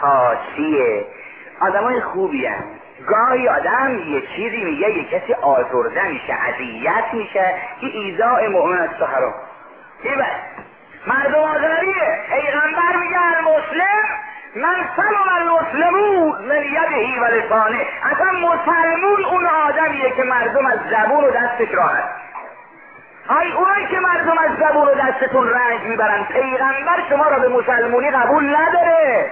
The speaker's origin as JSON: {"language": "Persian", "town": "Mashhad", "region": "Razavi Khorasan", "country": "Iran", "said": "گفتم من اصلا مال مشهده. گفت اینجا زواری؟ گفتم نه مجاورم، اومدم درس بخونم چند روزی."}